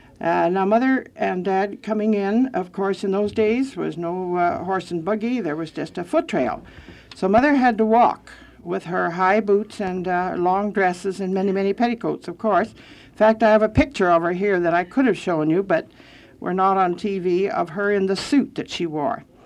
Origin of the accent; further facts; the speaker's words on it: Dawson City, Yukon, Canada; born there; I was born in Dawson City, April the 29th, 1904.